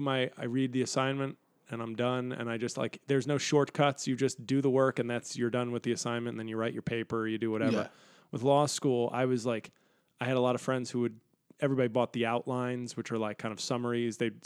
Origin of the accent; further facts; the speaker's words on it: New York, United States; I was going to law school in Washington, D.C., and I'm from New York.